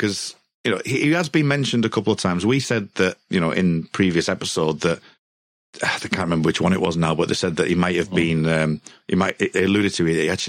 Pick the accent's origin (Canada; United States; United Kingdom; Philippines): United Kingdom; Us being British and not having some things like this happen, you know, it's quite alien to us, isn't it?